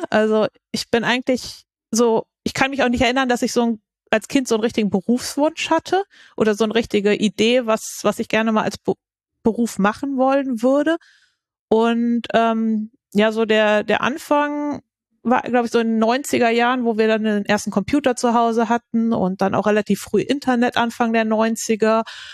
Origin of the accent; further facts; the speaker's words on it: Bremen area, Germany; Also ich komme auch aus der Gegend Bremen oben und habe dort auch studiert dann in Oldenburg.